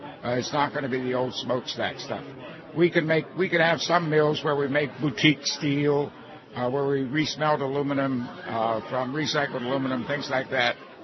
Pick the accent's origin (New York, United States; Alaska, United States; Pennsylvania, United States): Pennsylvania, United States; Well, I grew up in Beaver County, which is north of Pittsburgh. We used to have the largest steel mill in the world.